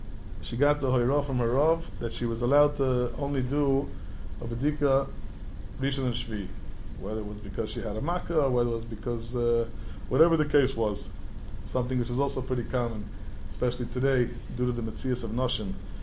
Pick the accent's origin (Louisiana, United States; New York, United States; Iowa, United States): New York, United States; Kew Garden Hills; moved away as an adult; now in Israel; I grew up in Kew Garden Hills. … if we didn't discuss it yet, and I came from Kew Garden Hills for close to 20 years, and then have been living close to 20 years also in different areas in Eretz Yisrael.